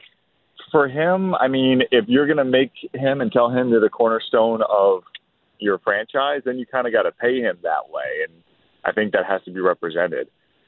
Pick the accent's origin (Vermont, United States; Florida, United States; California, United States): Florida, United States; to do this in my hometown is a dream come true. And I know, I grew up with these teams. I grew up with the Marlins. Literally, as those teams were growing up, so was I. Marlins, Panthers, Heat.